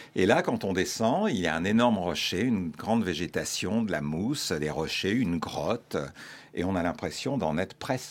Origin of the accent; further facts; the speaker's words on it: Grand Est, France; born there; parce que je suis né en Champagne, j'y vis